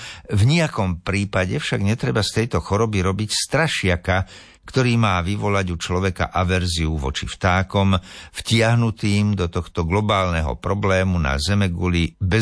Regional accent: Liptovská Revúca, Žilina Region, Slovakia; Veď kto by v mojej rodnej dedine Liptovské Revúce alebo na pracovisku Ústavu ekológie lesa Slovenskej akadémie vied na Starých horách nepoznal

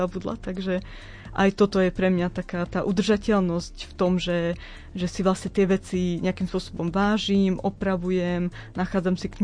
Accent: Rožňava, Košice Region, Slovakia; ja pochádzam z Rožňavy a vyrastala som, keď som bola malé dieťa, na dedine, kde sme mali veľa moruši stromov.

